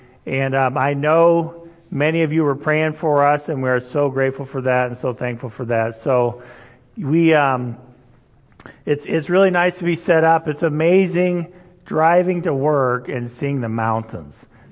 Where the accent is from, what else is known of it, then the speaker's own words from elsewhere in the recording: Indonesia; Growing up in Indonesia, they didn't have turkeys there.